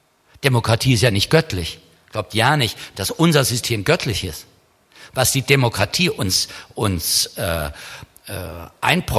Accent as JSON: {"language": "German", "region": "Hesse", "country": "Germany", "said": "Heute bei uns in Kassel, da wo ich herkomme aus der Nähe, hat die Müllabfuhr ein tolles Marketing."}